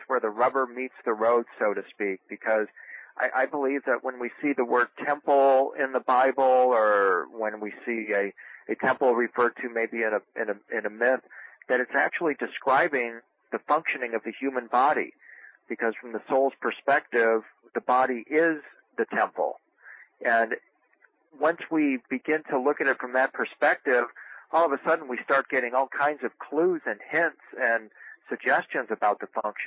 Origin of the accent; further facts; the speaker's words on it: Detroit, Michigan, United States; moved away as an adult; now in Nashville, United States; I grew up in Detroit, Michigan. I had moved to Nashville after I graduated from high school to go to college here in Nashville.